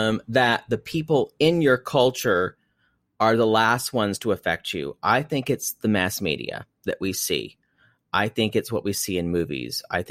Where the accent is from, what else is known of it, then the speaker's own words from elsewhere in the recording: South Carolina, United States; But growing up, I heard that. Growing up in South Carolina.